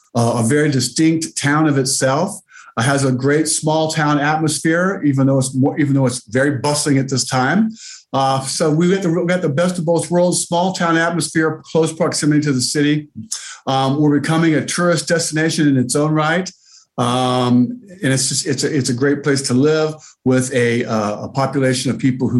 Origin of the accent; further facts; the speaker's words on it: Weaverville, United States; I feel that I'm a good advocate for my hometown, and I feel that I represent the people well.